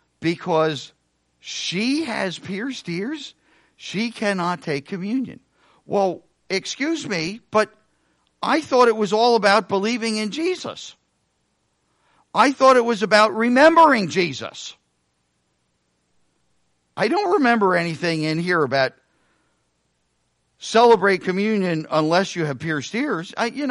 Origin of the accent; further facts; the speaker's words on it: Reading, Pennsylvania, United States; I grew up in Reading, Pennsylvania.